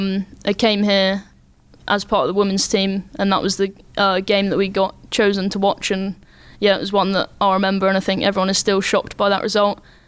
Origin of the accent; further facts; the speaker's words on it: England, United Kingdom; now in Spain; Being English, I feel like I should say tea, but since being out in Spain, coffee has done it.